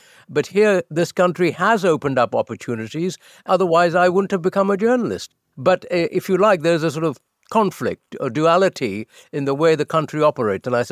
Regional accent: India; moved away; listen, I'm from India.

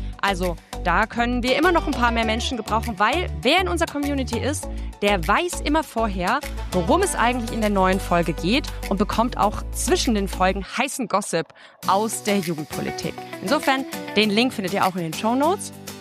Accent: Berlin, Germany; als Berlinerin sage ich, NRW, ihr könnt die Spiele gern haben.

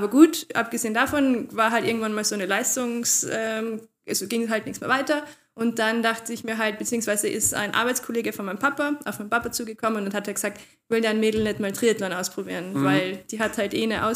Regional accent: Carinthia, Austria; now in Vienna, Austria; Ich komme ursprünglich aus Kärnten, bin dort ganz normal in die Schule gegangen, so wie jeder normale Mensch. Bin dann zum Studieren nach Wien gekommen und bin seitdem in Wien fest.

